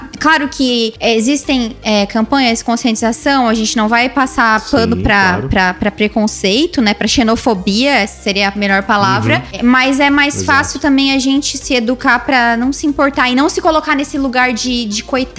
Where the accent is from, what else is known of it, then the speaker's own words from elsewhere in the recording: Brazil; Portuguese is a second language; now in New York, United States; Ah, é porque eu sou brasileira. Ah, é porque eu não sou daqui. Ah, é porque eu não sou americana nata. É porque eu não falo inglês como minha primeira língua.